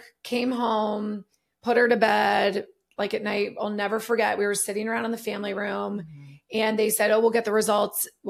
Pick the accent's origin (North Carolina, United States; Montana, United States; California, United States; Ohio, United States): Ohio, United States; Cincinnati; So, Jordan and I are both from Cincinnati. Mm-hmm. He grew up on the West Side. I grew up on the East Side.